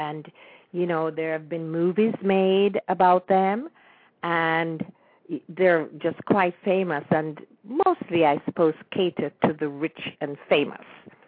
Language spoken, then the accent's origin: English; Jamaica; for me, I no matter how long I live or how far I am away from Jamaica, it will always be the place that I love.